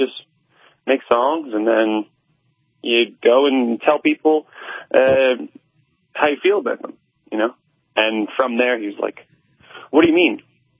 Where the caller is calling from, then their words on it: London, Ontario, Canada; I'm here from London, Ontario, Canada here.